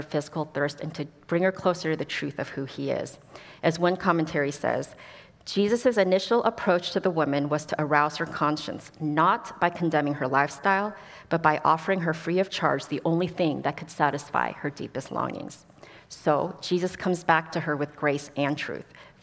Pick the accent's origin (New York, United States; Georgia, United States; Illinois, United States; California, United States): California, United States; Los Angeles; also born or lived in Seoul, South Korea; I was born in Seoul, South Korea, and my parents decided to immigrate to Los Angeles before my first birthday.